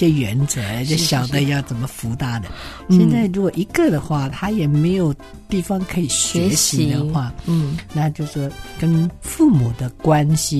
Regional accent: China; 因为过去好像我们中国人觉得亲子间或是我们比较亲近的家人都没有什么太深的互动，

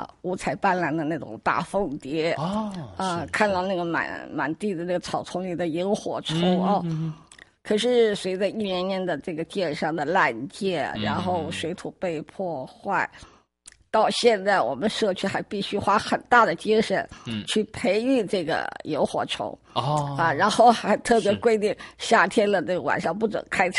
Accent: China; 可是我们中国人好吃啊，无所不吃。

